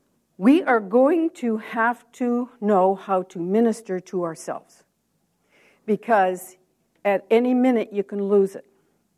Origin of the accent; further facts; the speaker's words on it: United States; with my heart being an American living in this country.